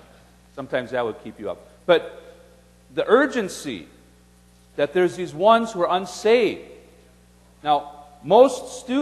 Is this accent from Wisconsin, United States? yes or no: yes; Madison, Wisconsin, United States; also born or lived in California; I'm from Madison, Wisconsin. And probably you all would know where that is, right? Now, I used to be from California until recently.